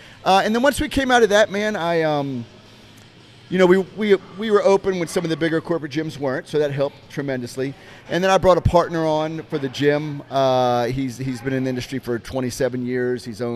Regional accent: Virginia, United States; moved away as an adult; I ended up finding myself down here in North Carolina because I was originally from Northern Virginia. And so I moved down here in 1996

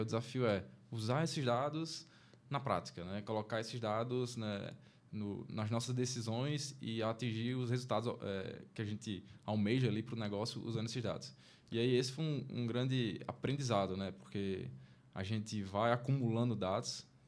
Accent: Natal, Rio Grande do Norte, Brazil; eu sou aqui de Natal, me formei aqui na UFRN, sou engenheiro de produção também

